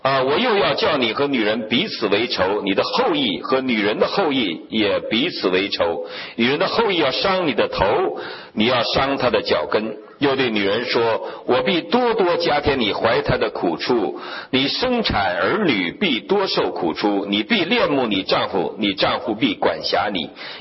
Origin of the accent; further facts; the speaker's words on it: Wangkui, Heilongjiang, China; moved away; 我们老家是黑龙江省望归县，归绥化市管，这个市管了大概10个县，我们算过去叫绥化地区，现在改成绥化市。